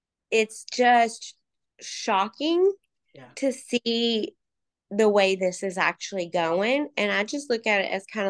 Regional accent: Kentucky, United States; I understood that because I'm from Kentucky and I don't know anybody that didn't.

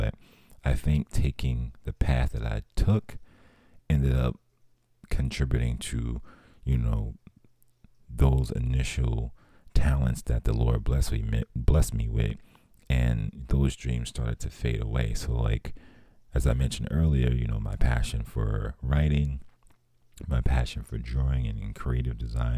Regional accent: Northeast, United States; And, you know, I grew up in the Northeast. So it was, you know, winter times were just something that I just did not like.

